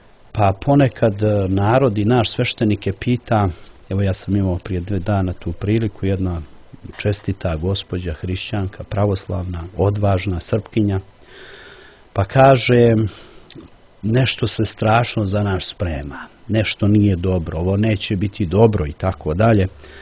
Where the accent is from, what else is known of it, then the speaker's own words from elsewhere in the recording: Nikšić, Nikšić Municipality, Montenegro; dolazim iz Nikšića, zašto ne pomenuti